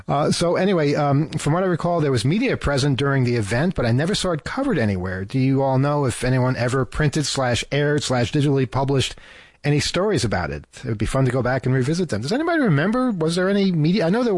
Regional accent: New York, United States; It's a part of New York. Growing up in New York is Channel 11, WPIX.

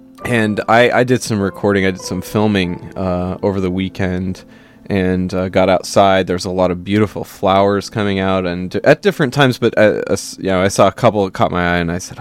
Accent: Pacific Northwest, United States; And growing up in the Northwest, I really was exposed to that.

